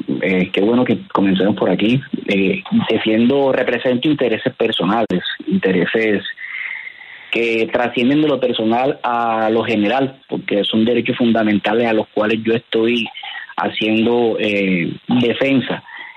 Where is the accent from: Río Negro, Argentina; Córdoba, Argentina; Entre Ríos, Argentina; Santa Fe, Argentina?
Córdoba, Argentina; Soy cordobés, él también es cordobés.